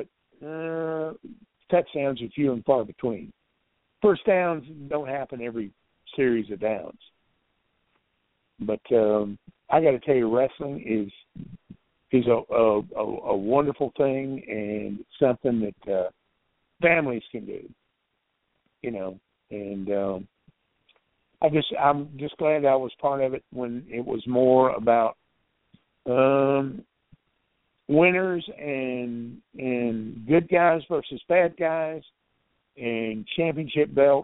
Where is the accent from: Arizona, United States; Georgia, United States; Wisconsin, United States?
Georgia, United States; Tallapoosa; Southern fans are off the chain, and I say that because I grew up in my hometown of Tallapoosa, Georgia